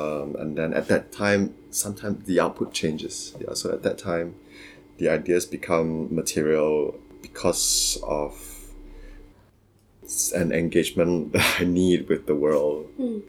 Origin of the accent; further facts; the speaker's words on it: Singapore; now in Singapore / New York, United States; I'm from Singapore. I live between Singapore and New York now.